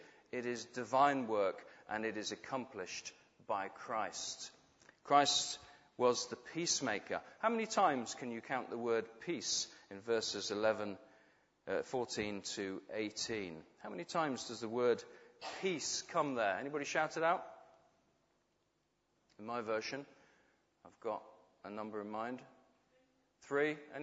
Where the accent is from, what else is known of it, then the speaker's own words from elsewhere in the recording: United Kingdom; as a Brit with a passport and ease of travel